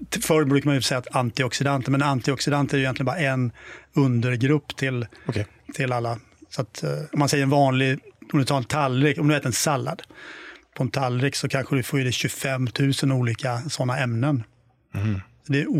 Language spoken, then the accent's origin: Swedish; Småland, Sweden; jag är ju från Småland från början